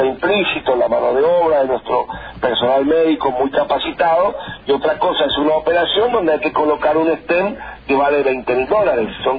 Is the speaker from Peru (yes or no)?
no; Argentina; Los argentinos somos quejosos